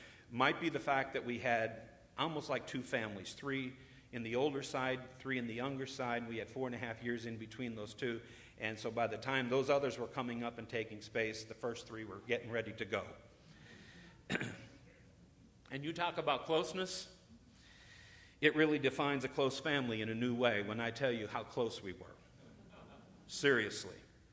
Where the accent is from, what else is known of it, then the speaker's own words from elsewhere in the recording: Pennsylvania, United States; We're from Pennsylvania, and they did a lot of strip mining.